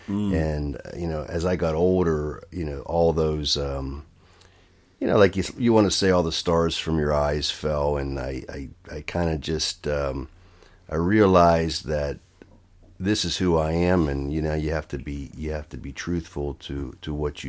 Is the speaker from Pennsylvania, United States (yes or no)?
yes; Pittsburgh, Pennsylvania, United States; I am from Pittsburgh. I've been playing music, being based in Pittsburgh for the last 35 years